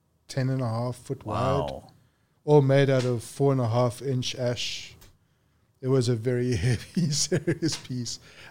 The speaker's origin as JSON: {"language": "English", "country": "South Africa", "tie": "born or raised there", "moved": "yes", "said": "As a man growing up in South Africa, we are taught that you're a provider and that's the end of it."}